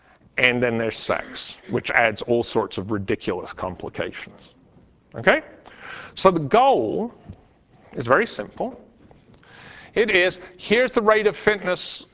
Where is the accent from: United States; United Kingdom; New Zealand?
United Kingdom; I grew up in Britain and the British don't like this